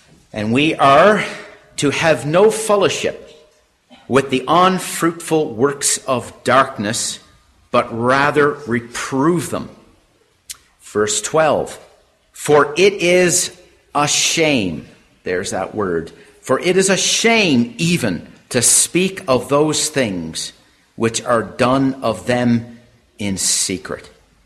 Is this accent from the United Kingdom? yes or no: no; Canada; I come from Canada, so I can't fully speak to what's going on in America.